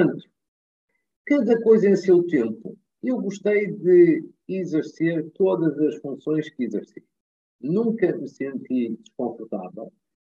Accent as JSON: {"language": "Portuguese", "town": "Fafe", "region": "Braga", "country": "Portugal", "tie": "born or raised there", "also_born_or_lived": "Guimarães", "said": "Eu sou de, nasci em Guimarães, como você disse, mas vivi sempre em Faf, que é o distrito de Braga."}